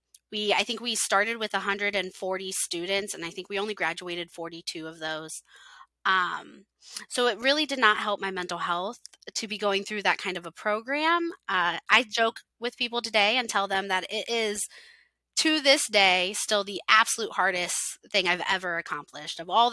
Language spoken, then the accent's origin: English; Ohio, United States; Growing up in Northwest Ohio, I was not a very mentally well young person.